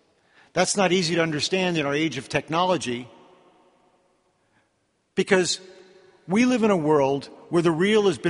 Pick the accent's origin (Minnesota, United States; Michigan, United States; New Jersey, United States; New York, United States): New York, United States; New York City; As a boy growing up in New York City, the biggest doubting Thomas I knew was my friend Frankie.